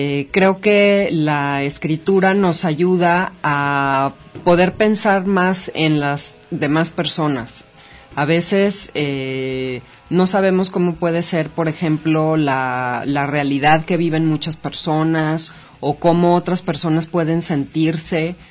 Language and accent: Spanish; Mazatlán, Sinaloa, Mexico; moved away as an adult; also born or lived in Mexico City; now in Guadalajara, Mexico; yo nací en Mazatlán y allá viví hasta los 18 años en que me fui a estudiar la Universidad de la Ciudad de México.